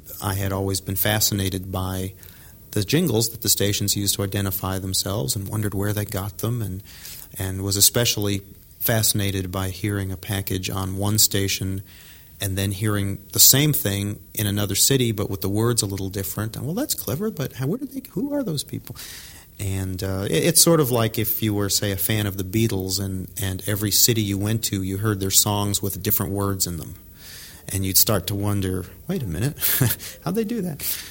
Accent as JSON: {"language": "English", "region": "New York", "country": "United States", "tie": "born or raised there", "lives_now": "Dallas, United States", "said": "I moved from New York, which is my home, to Dallas, and I worked in the business for 3 or 4 years."}